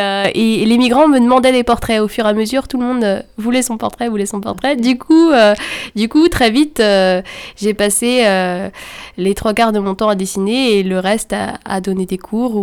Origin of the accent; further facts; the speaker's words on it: Pontivy, Brittany, France; born there; Je suis née à Pontivy.